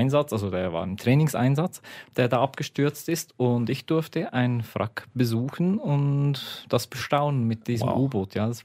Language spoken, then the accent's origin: German; Lucerne, Switzerland; Weil es meine Heimat ist. Ich bin hier aufgewachsen. Ich darf hier leben.